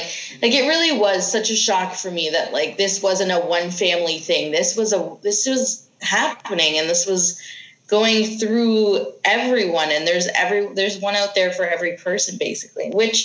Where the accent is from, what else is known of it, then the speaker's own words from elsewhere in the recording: Canada; as a Canadian, and I don't speak for all Canadians